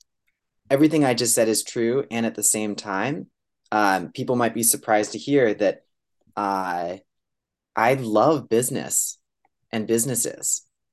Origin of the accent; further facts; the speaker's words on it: California, United States; reducing CO2 emissions and being a Californian, improving fresh water use, right?